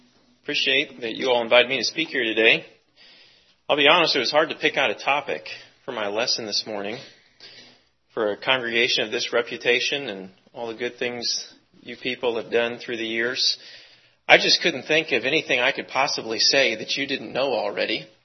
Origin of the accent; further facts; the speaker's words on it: Lee's Summit, Missouri, United States; I grew up in Lee Summit, attended Pleasant Lee Junior High School when I was 13 and 14 years old.